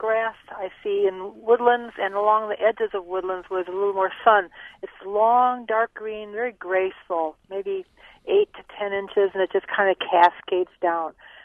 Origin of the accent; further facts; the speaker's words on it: Janesville, Wisconsin, United States; now in Rhinelander, United States; when I grew up in Janesville, I used to find it in the woodlands there, too, and now I'm north of Rhinelander